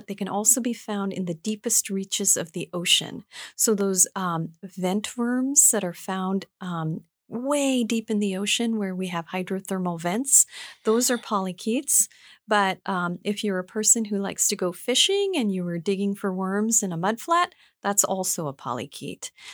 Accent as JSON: {"language": "English", "region": "Colorado", "country": "United States", "tie": "born or raised there", "said": "which is what I grew up in Western Colorado at Colorado Mesa University"}